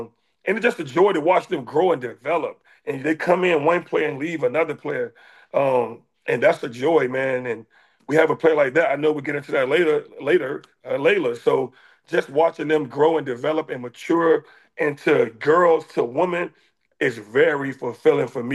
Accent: Norfolk, Virginia, United States; But I'm from Norfolk, so I always wanted to go home.

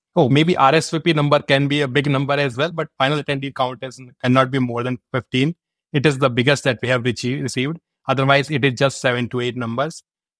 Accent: Ajmer, Rajasthan, India; I am from Ajmer, Rajasthan

